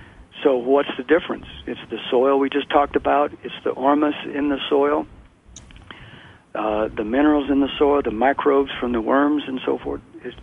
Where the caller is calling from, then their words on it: Oregon, United States; Just at the bottom. We're 15 miles from the California border.